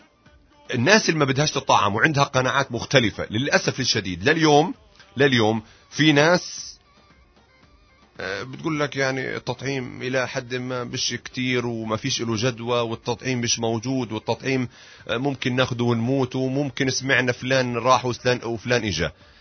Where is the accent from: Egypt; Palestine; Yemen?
Palestine; Gaza Strip; صحيح أنه الوباء مش موجود عندنا في غزة أو في فلسطين فقط